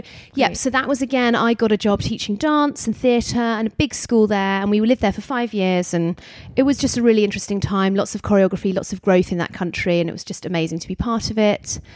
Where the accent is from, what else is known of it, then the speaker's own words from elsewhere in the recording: Tunbridge Wells, South East England, United Kingdom; Yeah, so I grew up in Kent. I'm the eldest of four. So Kent, where I grew up, a town called Tunbridge Wells, it's around an hour from London, and it's kind of this pretty little town.